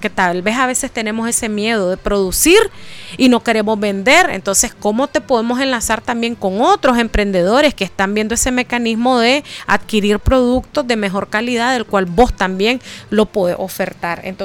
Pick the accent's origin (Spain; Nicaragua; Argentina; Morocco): Nicaragua; como nicaragüenses nos destacamos muy bien a nivel mundial